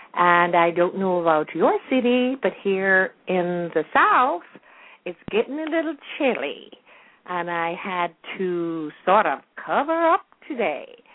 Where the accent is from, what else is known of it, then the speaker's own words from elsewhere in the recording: Kingston, Jamaica; although I was born and raised in Kingston, I love the country.